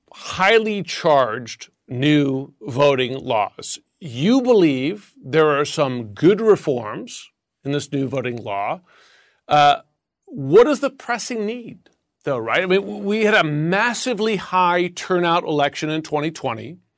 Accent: United States; And I've watched this very closely because I'm an American.

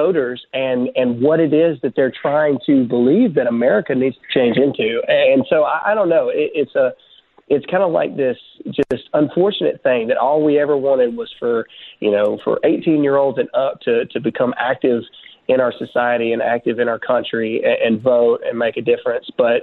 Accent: Mississippi, United States; Yes, I am a redneck from Mississippi. I'm a 12-year Army veteran

